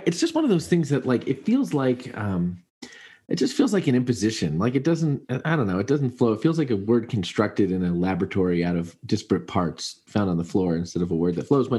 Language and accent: English; United States; I guess I'm just American.